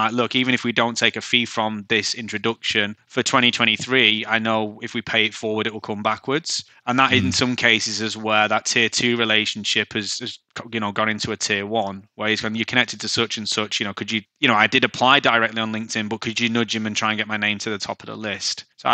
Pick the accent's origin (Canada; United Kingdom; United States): United Kingdom; Manchester, North West England; accent: Mancunian; as you can hear, I'm very Mancunian, I don't really tone it down.